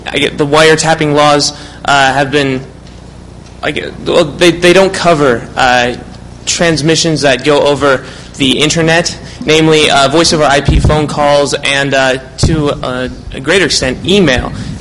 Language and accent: English; San Francisco, California, United States; But I'm a journalist from San Francisco area